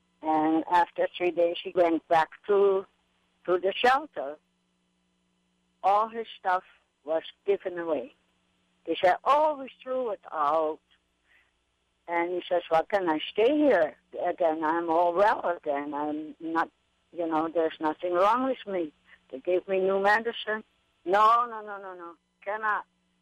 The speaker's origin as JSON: {"language": "English", "region": "Hawaii", "country": "United States", "said": "I'm from Maui."}